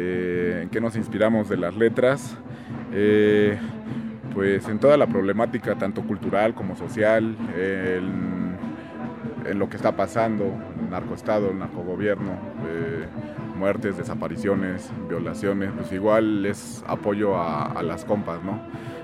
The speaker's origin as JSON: {"language": "Spanish", "region": "Puebla", "country": "Mexico", "said": "venimos de la ciudad de Puebla."}